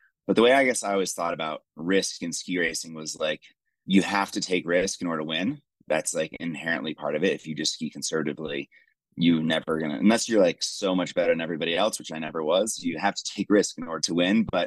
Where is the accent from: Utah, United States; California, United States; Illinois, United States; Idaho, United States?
Utah, United States; Park City; So I grew up in Park City, Utah.